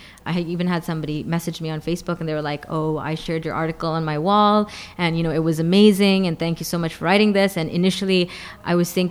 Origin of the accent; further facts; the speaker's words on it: Islamabad, Islamabad Capital Territory, Pakistan; also born or lived in Dubai, United Arab Emirates; I wasn't used to seeing that growing up in Islamabad and in Dubai.